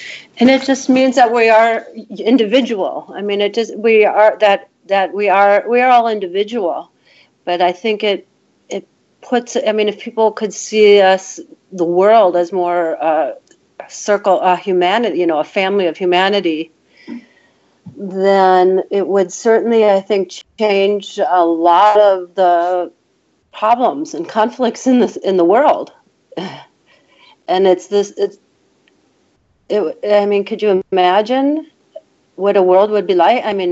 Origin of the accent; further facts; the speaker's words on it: United States; like when we were growing up in America in the 70s, it was like everyone seemed to have come from a dysfunctional family.